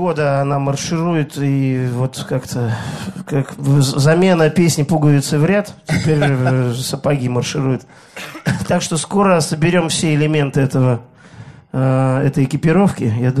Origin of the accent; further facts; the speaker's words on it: Tartu, Tartu County, Estonia; Я родился в Советском Союзе, в городе Тарту. То есть даже не в Советском, ну как, Эстонская ССР, да.